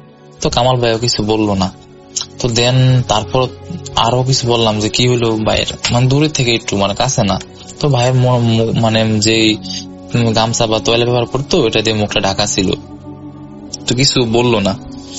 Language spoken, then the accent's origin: Bangla; Abdullahpur, Dhaka Division, Bangladesh; now in Narsingdi, Bangladesh; নরসিংদীতে থাকি, কিন্তু ঘটনাটা ঘটেছে আমার গ্রামে। আমার গ্রামের বাড়ি কিশোরগঞ্জ জেলা অষ্টগ্রাম থানা আবদুল্লাহপুর গ্রামে।